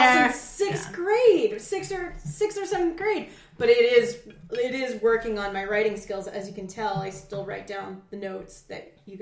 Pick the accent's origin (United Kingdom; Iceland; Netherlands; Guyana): Iceland; And I'm from Iceland.